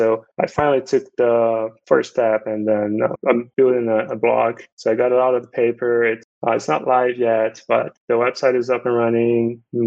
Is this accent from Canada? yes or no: no; Brazil; English is a second language; now in United States; So I'm an immigrant. I came from Brazil back in 2012.